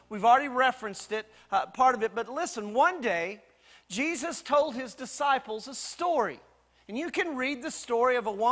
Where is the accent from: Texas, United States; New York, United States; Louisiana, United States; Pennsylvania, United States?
Texas, United States; Amarillo; I mean, growing up in the Baptist church up in Amarillo, we had prayer meeting.